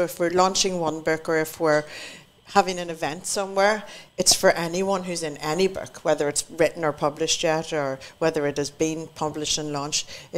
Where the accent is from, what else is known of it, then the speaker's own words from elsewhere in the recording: Ireland; I am Irish. This is what we do.